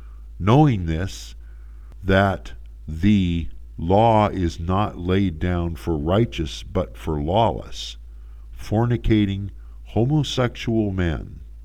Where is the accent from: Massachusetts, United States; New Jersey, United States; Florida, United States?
New Jersey, United States; Jersey City; Newark, New Jersey is about 3 miles from where I grew up in Jersey City.